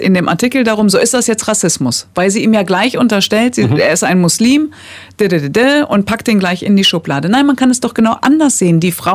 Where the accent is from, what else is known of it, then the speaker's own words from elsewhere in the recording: Datteln, North Rhine-Westphalia, Germany; born there; ich bin in Datteln geboren, aber meine Eltern, wenn sie das wissen wollen, die kommen aus dem Irak.